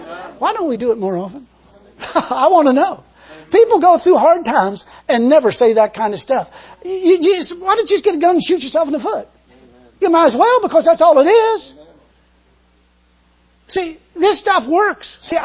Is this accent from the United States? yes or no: yes; United States; Because I'm an American. I got rights.